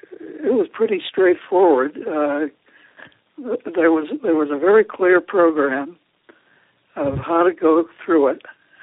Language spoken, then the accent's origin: English; Redlands, California, United States; Well, actually, I grew up about 7 miles outside of Redlands, California on an orange grove.